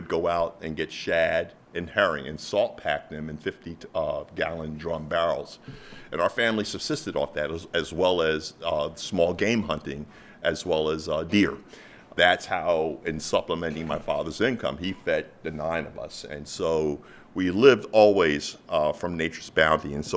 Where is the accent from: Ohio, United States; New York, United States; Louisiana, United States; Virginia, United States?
New York, United States; Peekskill; I grew up in the Hudson Highlands, born and raised in Peekskill, New York, large family of nine.